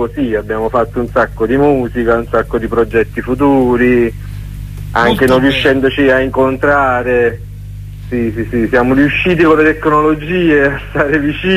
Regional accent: Pontecagnano, Campania, Italy; Ma Sant'Antonio è un quartiere della mia cittadina, io sono di Ponte Cagnano.

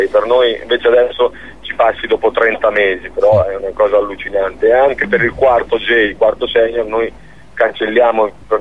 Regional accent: Bologna, Emilia-Romagna, Italy; io sono di Bologna, quindi posso parlare per Bologna

